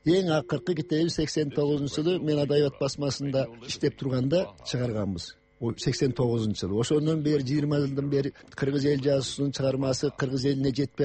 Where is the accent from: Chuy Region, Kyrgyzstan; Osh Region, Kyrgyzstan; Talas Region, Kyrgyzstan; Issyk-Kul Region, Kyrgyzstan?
Chuy Region, Kyrgyzstan; Менин айылым мына эки эле токмоктун үстүндө, Борбор калаадан 60 эле километр. Ал токмоктун үстүндө дагы 10 эле километр жерде.